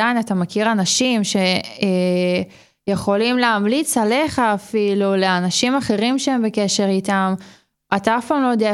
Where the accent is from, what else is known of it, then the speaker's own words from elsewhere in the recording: Nahariya, Northern District, Israel; אני מנהריה, כמו שאמרתי